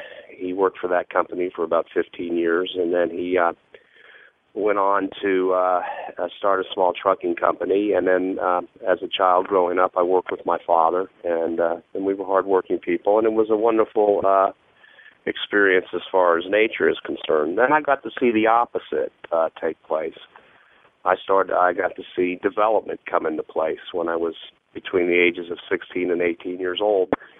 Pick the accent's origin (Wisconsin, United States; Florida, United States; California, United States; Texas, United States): Florida, United States; Well, I was raised in South Florida. And I had a very lucky childhood because I grew up in a time in the 50s and into the 60s where it was not overdeveloped. Our front yard ended where the Everglades began